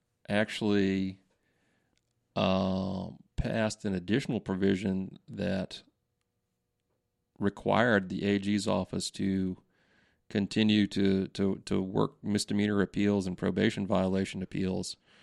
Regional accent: Winston-Salem, North Carolina, United States; born there; I was born in Winston-Salem, graduated UNC Chapel Hill.

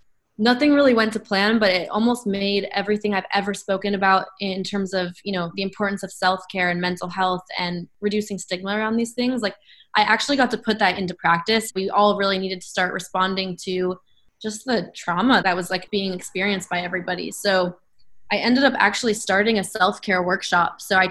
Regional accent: Utah, United States; I figured it would be a first for my home state in Utah

